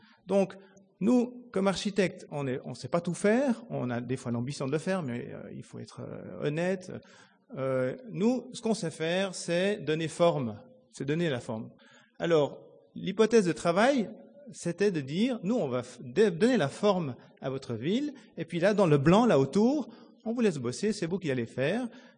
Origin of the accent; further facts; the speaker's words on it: Lausanne, Vaud, Switzerland; Donc évidemment, moi je viens de Lausanne, je leur montre ça.